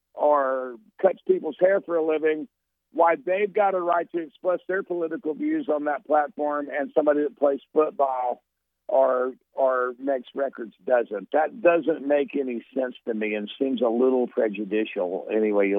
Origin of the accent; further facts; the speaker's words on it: Texas, United States; And I believe that simply because I grew up in Texas, and Texas was a lot different than it is now.